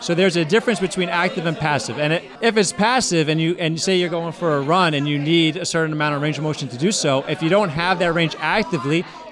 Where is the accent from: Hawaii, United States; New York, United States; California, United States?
New York, United States; Queens; I'm from Queens, Astoria.